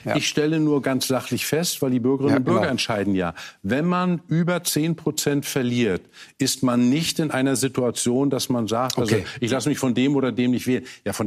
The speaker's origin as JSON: {"language": "German", "region": "Mecklenburg-Vorpommern", "country": "Germany", "said": "und wir werden das dann demnächst in Mecklenburg-Vorpommern haben, in meiner Heimat"}